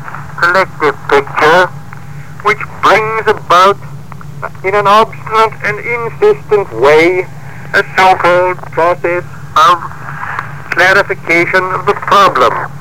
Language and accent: English; United States; Well, as an American, I perceive his technique was to be justified by the way which Thomas Jefferson would have justified it.